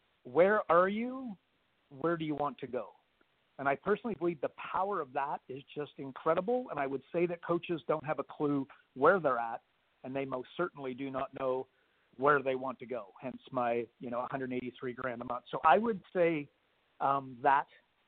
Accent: Canada; now in Australia; I'm Canadian, and I wanted to stay in Australia.

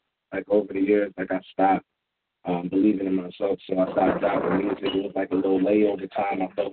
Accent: Philadelphia, Pennsylvania, United States; I I like to say I'm from Uptown, but I lived everywhere in Philly, man. So I'm just from Philly.

